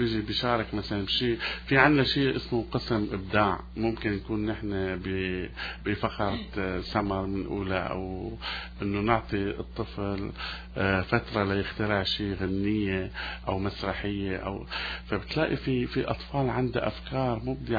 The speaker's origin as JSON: {"language": "Arabic", "country": "Syria", "moved": "yes", "said": "أنا تغربت من سوريا من 1982 أو 80"}